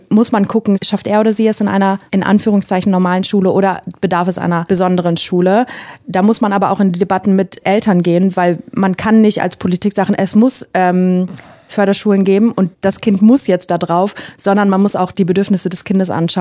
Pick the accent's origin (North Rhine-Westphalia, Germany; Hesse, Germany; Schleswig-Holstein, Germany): North Rhine-Westphalia, Germany; Ich komme vom Land quasi, aus der Nähe von Bielefeld. Da fahren tatsächlich sehr viele Busse und Bahnen. Dann kam ich nach Niedersachsen